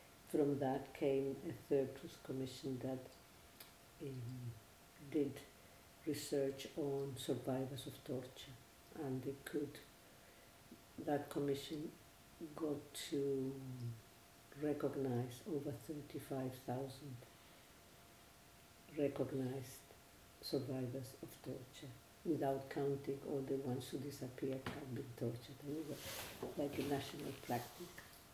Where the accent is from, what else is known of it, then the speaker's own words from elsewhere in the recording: Santiago, Santiago Metropolitan Region, Chile; also born or lived in Temuco; I was born in Santiago, studied in Santiago, but I lived great part of my professional life as an academic in the south of Chile